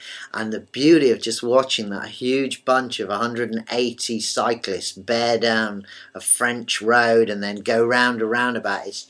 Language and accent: English; England, United Kingdom; because I'm English